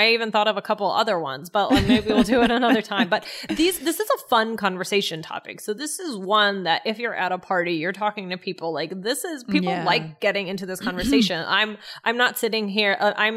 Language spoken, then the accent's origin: English; Maryland, United States; I mean, I'm from Maryland, but like when I made the move